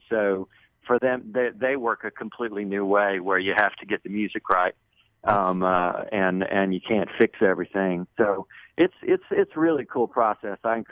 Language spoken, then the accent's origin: English; Bandera, Texas, United States; but that swing music was such a part of my world growing up in Bandera.